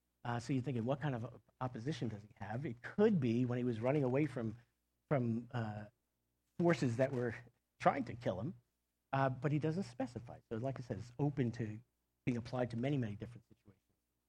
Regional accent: New York, United States; You know, I come from Long Island. Everybody rakes clams on Long Island.

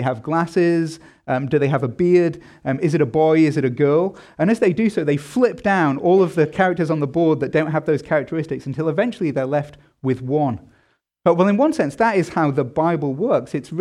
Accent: England, United Kingdom; as an Englishman.

